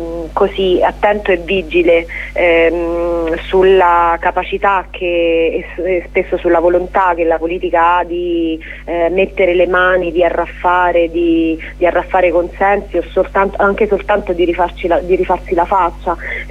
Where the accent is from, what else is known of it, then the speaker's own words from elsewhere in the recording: L'Aquila, Abruzzo, Italy; se ti ci abitui come aquilana che ci vive, è ancora difficile non vederla come una città